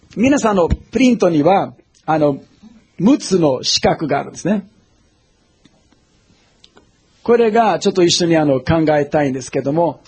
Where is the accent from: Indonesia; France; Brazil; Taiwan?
Brazil; 例えば僕はブラジルで育ちましたけども